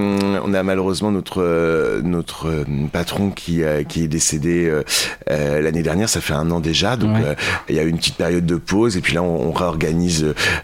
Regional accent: Paris, Île-de-France, France; je suis beaucoup présent en Charente-Maritime, mais je suis aussi de Paris, je navigue dans plein de villes en tournée tout le temps

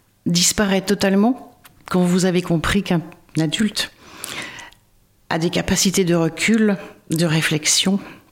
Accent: Poitiers, Nouvelle-Aquitaine, France; born there; now in La Rochelle, France; Je suis née à Poitiers, par ailleurs.

